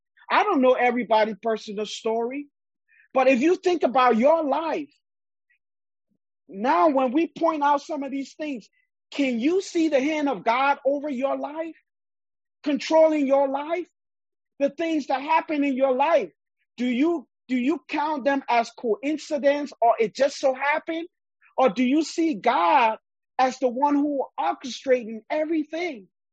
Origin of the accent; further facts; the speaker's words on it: Liberia; now in United States; I was born and brought up in Liberia, in West Africa. I came to America due to a civil war that took place in my country